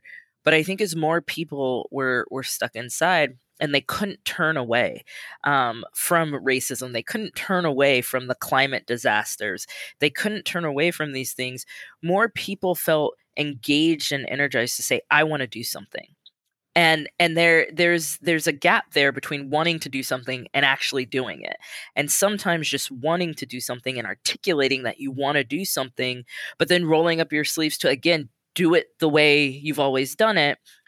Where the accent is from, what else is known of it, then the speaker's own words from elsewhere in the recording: Omaha, Nebraska, United States; also born or lived in Bay Area; now in Los Angeles, United States; when I think about my different experiences growing up in Omaha, going to law school at Stanford and living in the Bay for about 7 years, and then moving down to LA, where I've been since 2012